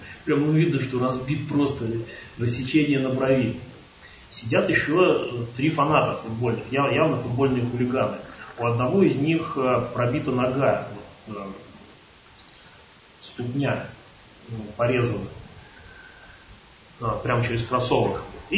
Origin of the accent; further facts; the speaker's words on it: Ryazan, Ryazan Oblast, Russia; Я вот из Рязани.